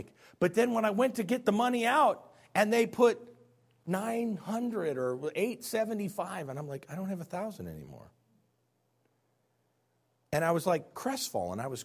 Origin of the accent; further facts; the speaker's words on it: Illinois, United States; See, I was born and raised in Illinois